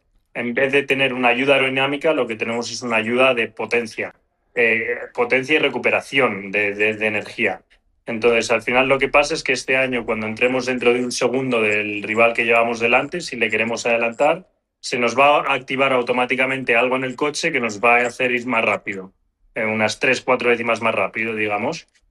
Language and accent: Spanish; Spain; para mí eso como piloto español es algo que me enorgullece muchísimo